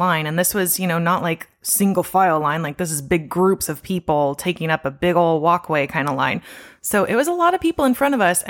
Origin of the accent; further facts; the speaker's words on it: Valencia, California, United States; I mean, I grew up in Valencia, guys. It's literally next to Six Flags.